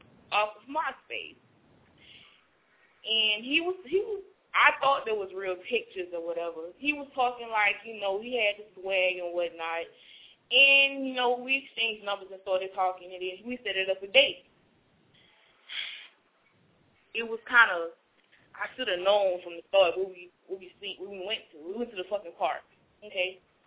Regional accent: Louisiana, United States; I'm from Louisiana.

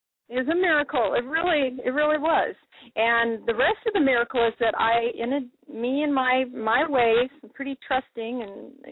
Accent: Denver, Colorado, United States; also born or lived in Grand Rapids; I'm from Denver, Colorado. I went to school there. Then I went to college in Grand Rapids, Michigan.

